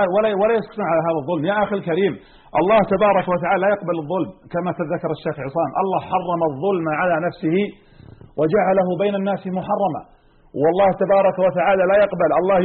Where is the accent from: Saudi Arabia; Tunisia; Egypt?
Saudi Arabia; بل حتى عندنا في السعودية